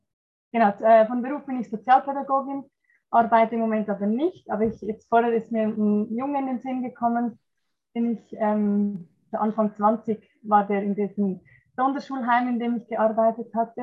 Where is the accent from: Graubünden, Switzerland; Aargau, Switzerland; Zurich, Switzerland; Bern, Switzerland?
Zurich, Switzerland; ich bin aus der Schweiz, nähe Zürich